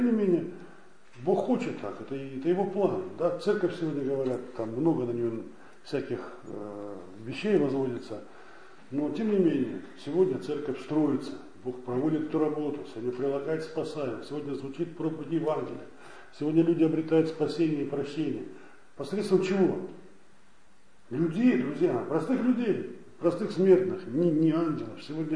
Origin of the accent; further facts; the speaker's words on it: Russia; born there; Я вот здесь родился, в России